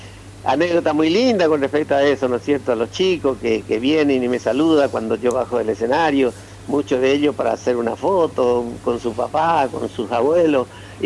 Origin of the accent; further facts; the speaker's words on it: Argentina; Como pueblo, como argentino